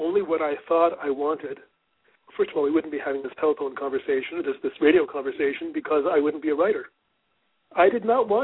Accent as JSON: {"language": "English", "country": "Canada", "moved": "yes", "lives_now": "United States", "said": "I'm Canadian. I had no desire to move to the U.S. and live here. And here I have now been here since 1997."}